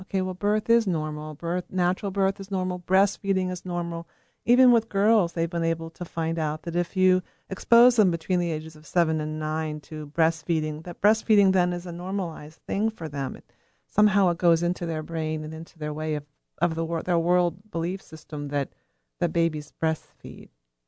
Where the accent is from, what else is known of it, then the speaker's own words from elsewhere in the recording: Charlottesville, Virginia, United States; also born or lived in Vermont; I grew up here in Charlottesville. I moved back 3 years ago, and I began looking for my team of practitioners.